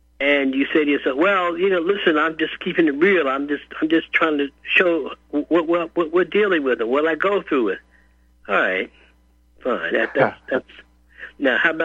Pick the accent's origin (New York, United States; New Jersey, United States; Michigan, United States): New Jersey, United States; Newark; Growing up in Newark, we would run down the street chasing and having fistfights with cops.